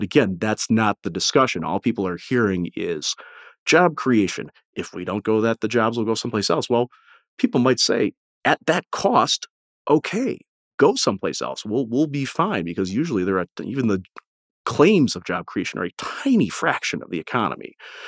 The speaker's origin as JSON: {"language": "English", "town": "Detroit", "region": "Michigan", "country": "United States", "said": "So I'm from the Detroit area."}